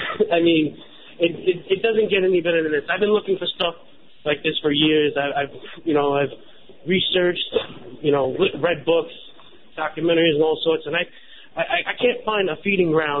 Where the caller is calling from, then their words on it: Staten Island, New York, United States; I'm calling from Staten Island.